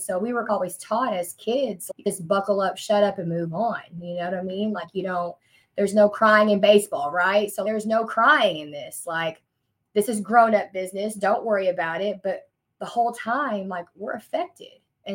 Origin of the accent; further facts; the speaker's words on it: Arkansas, United States; I am from Arkansas. I am from a small town here in Arkansas. I wasn't always from here though.